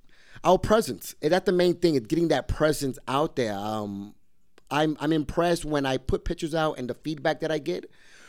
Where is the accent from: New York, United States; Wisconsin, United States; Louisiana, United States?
New York, United States; Brooklyn; He's from Atlanta, Georgia, and I'm from Brooklyn, New York. And not only that, is he's African American, and I'm Puerto Rican and Dominican.